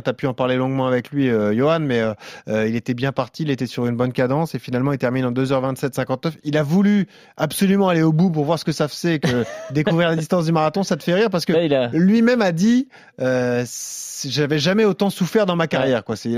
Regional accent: France; Parce que nous, en tant que Français, on a l'image de Paris prestigieux

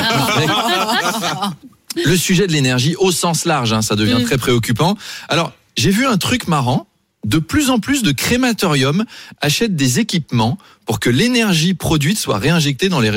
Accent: Canada; accent: Canadian; mon accent canadien.

